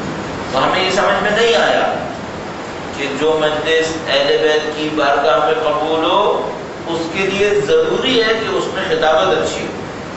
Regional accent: Karachi, Sindh, Pakistan; دوسرا پوائنٹ جس کے اوپر ہم نے اصرار کیا وہ یہ تھا کہ ہمارا تعلق کراچی سے ہے، اس کی مثال بھی دیتا چل.

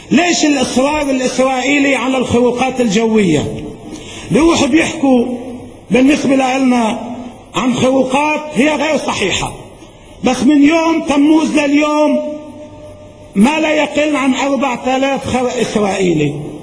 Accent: Lebanon; نحن سنردع كلبنانيين العدو

